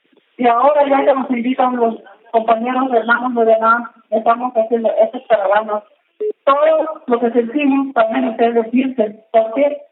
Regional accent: Mexico; Por nosotros son mexicanos, nosotros somos raíces de México

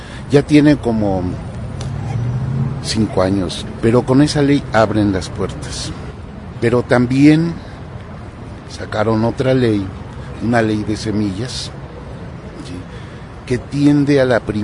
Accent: Michoacán, Mexico; soy michoacano de la UNORCA

